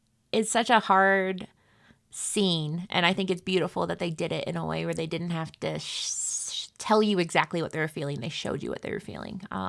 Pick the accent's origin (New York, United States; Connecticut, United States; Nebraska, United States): Nebraska, United States; I'm from Nebraska, which, you know, I sound like I'm from Nebraska. It sounds like I'm from nowhere.